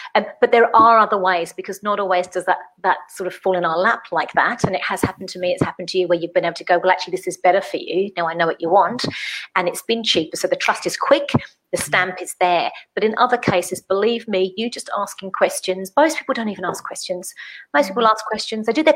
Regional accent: England, United Kingdom; Australians and I'm English, we're just the same.

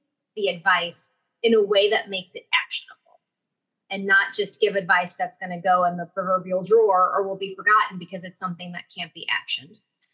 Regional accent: Nicaragua; first language Spanish; English is a second language; Because I'm originally from Nicaragua and Spanish is my first language, I do focus a significant amount of my practice in the Latin American region.

